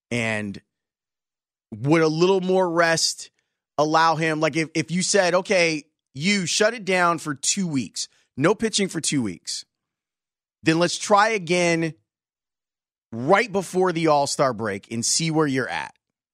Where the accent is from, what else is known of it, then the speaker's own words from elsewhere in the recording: Chicago, Illinois, United States; I am a kid from Roseland. I am from 112th in Green. And then right before freshman year, my parents were like, we're moving to Homewood.